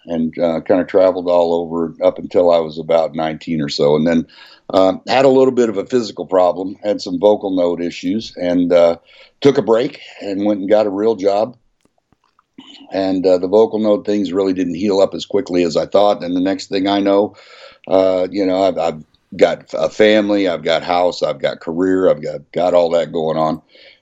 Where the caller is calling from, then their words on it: Kansas City, Missouri, United States; Kansas City, Missouri.